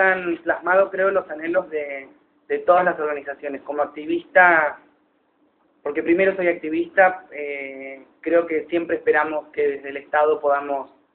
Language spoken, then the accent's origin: Spanish; Argentina; yo estoy muy feliz como activista, como funcionario, como ciudadano argentino